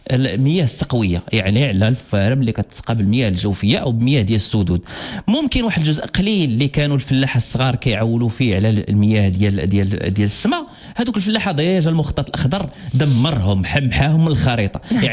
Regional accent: Morocco; انا بالنسبه لي كمغربي اللي عندي جنسيه ودستور

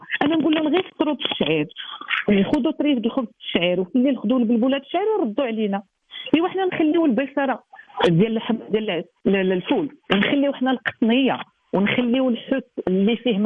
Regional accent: Morocco; ندير بعض الحوايج اللي هما حنا معروفين معروفين عندنا كمغاربه.

